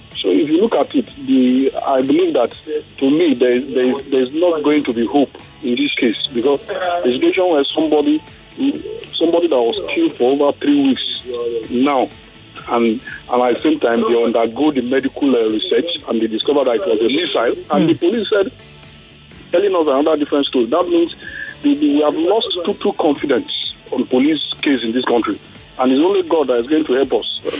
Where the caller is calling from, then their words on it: Ikeja, Lagos, Nigeria; I'm calling from Ikeja.